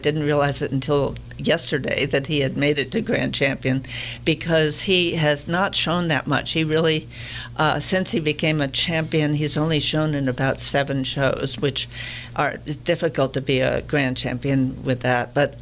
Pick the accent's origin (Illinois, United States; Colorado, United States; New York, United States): New York, United States; New York City doesn't have any grass at all. I grew up in New York.